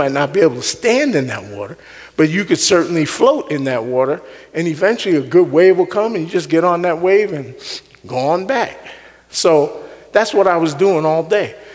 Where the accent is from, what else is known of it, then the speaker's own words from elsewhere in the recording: New York City, New York, United States; So many of you know I grew up on the East Coast in New York City